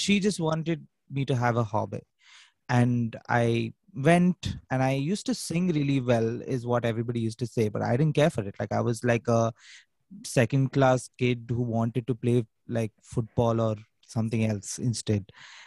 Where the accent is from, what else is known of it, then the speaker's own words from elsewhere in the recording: Hyderabad, Telangana, India; Yeah, so I'm a musician from Hyderabad